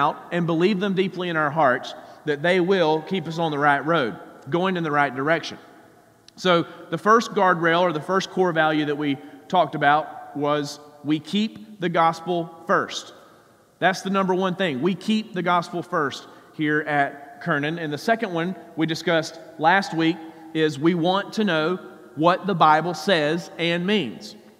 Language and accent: English; Georgia, United States; I grew up in South Georgia, not too far from here, and we used to come to the Players' Championship.